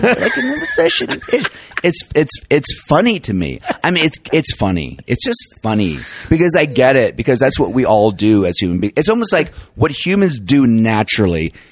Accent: the South, United States; Well, I'm from the South. I can say, hey, y'all

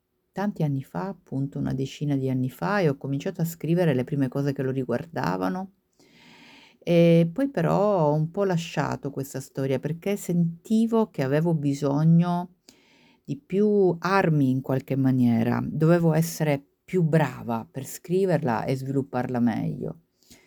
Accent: Syracuse, Sicily, Italy; Io sono siciliana, sono di Siracusa, anche se sono tantissimi anni che vivo fuori, mi verrebbe da dire all'estero

